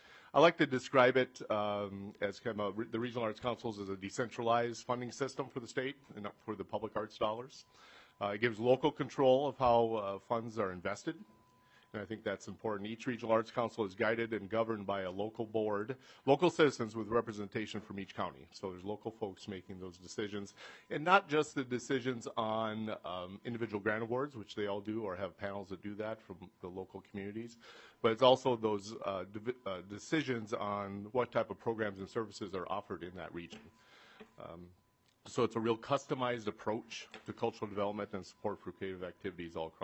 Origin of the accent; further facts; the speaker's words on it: Verndale, Minnesota, United States; Personally, I actually hail from Verndale. My hometown is Verndale, Minnesota.